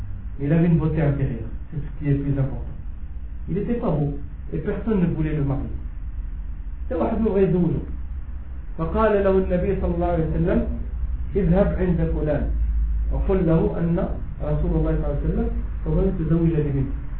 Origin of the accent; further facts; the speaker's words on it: Algeria; alors que je suis algérien